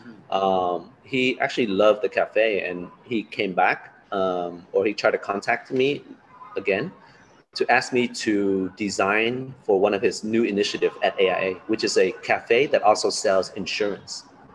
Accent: Los Angeles, California, United States; also born or lived in Da Nang, Vietnam; I was born in Da Nang, but I grew up in Los Angeles.

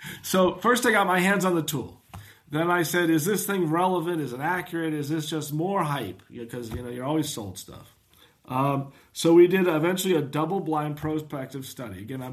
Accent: Seattle, Washington, United States; So I'm from Seattle, so east meets west there, right?

